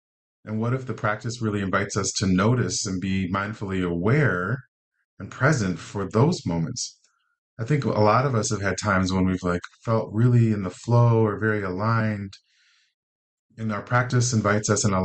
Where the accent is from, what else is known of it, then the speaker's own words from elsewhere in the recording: Chicago, Illinois, United States; And I was from Chicago.